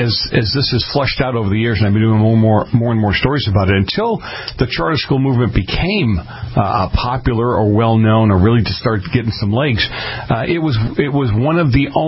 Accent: East Coast, United States; born or raised there; now in California, United States

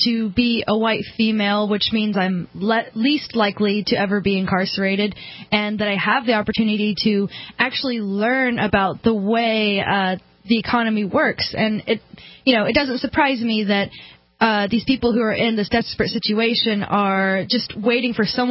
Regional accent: Alabama, United States; Right. I'm from Alabama.

